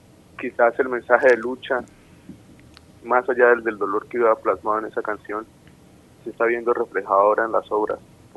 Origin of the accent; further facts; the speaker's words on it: Gramalote, Norte de Santander, Colombia; volví a mi pueblo, volví a mi casa, este es mi hogar. Podré estar viviendo en otro lado, pero jamás sentiré la tranquilidad que me brinda el pueblo